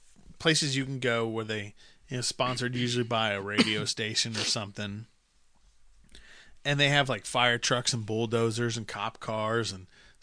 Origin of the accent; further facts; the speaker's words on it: Columbus, Ohio, United States; I live on the southeast side, so I grew up right around here.